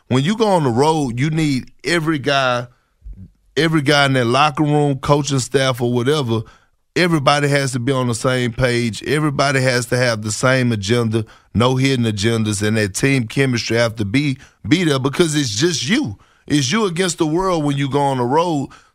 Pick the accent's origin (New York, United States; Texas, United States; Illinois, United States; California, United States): Texas, United States; Beaumont; now in Houston, United States; I'm from Beaumont, Texas, which is like 65, 70 miles away from Houston, Texas. I live in Houston